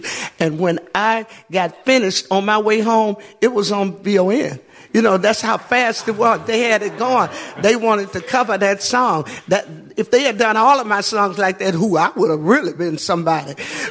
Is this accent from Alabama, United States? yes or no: yes; Birmingham, Alabama, United States; realizing that I had that churchy voice, you know, that graspy churchy voice, because I came out of church from Birmingham